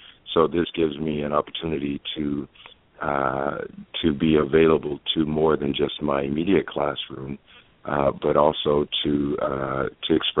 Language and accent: English; Georgia, United States; also born or lived in New Haven / West Haven, Connecticut; now in Virginia Beach, United States; I'm calling in from Virginia Beach, Virginia. I'm originally from Georgia. I came to Virginia, though, from New Haven, West Haven, Connecticut. But my roots are in Georgia.